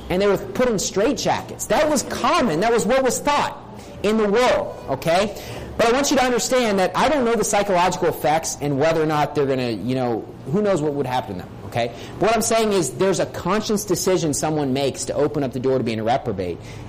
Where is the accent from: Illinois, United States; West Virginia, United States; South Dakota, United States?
West Virginia, United States; Bridgeport; Like, I was raised in Bridgeport, West Virginia.